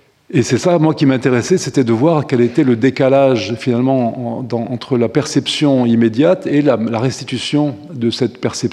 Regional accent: Algiers, Algiers Province, Algeria; born there; moi je suis né à Alger à la fin de l'année 1955

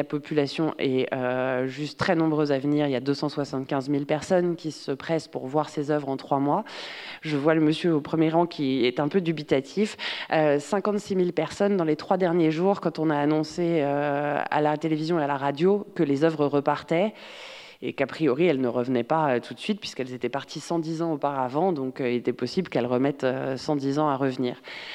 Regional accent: Benin; parce que si je viens du Bénin, c'est l'ancien Dahomey

